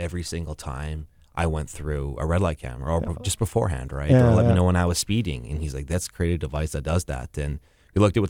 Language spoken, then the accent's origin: English; Winnipeg, Manitoba, Canada; moved away; So myself, you're born and raised in Winnipeg, having left, been part of the innovation scene, trying different things